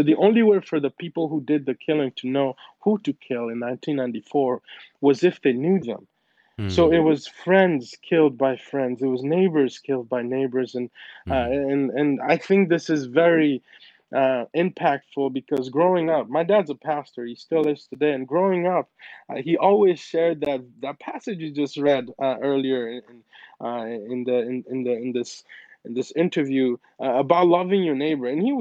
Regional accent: West Africa, Togo; now in Buffalo, United States; It was tough at first because of the cold conditions, given we grew up in West Africa, but we have grown acclimated to all of that.

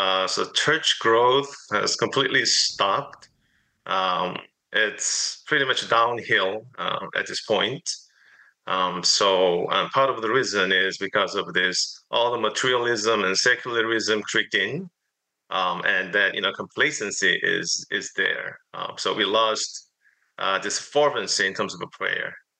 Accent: Seoul, South Korea; English is a second language; now in United States; Because I was born and raised in South Korea, Seoul. And I became a Christian after I came to the United States.

